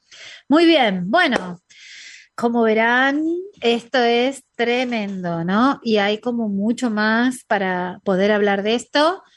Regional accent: Argentina; Mis hermanos y yo crecimos en Argentina.

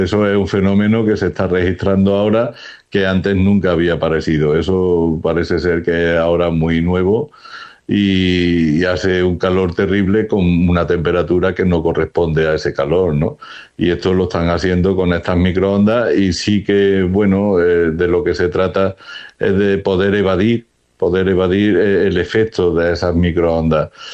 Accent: South, Spain; España es una tierra de calor, es una tierra caliente y sobre todo el sur, que es de donde yo soy, ¿no?

